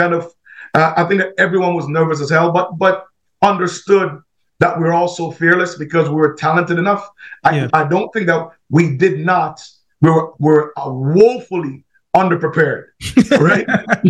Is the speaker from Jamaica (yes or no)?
yes; Jamaica; growing up in Jamaica was great. I mean, track and field started for me in Jamaica.